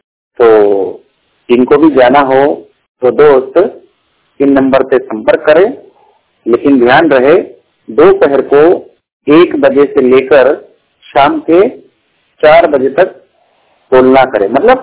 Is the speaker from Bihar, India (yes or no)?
no; Gujarat, India; मैं गुजरात से बिलोंग करता हूं और 100% ब्लाइंड हूं।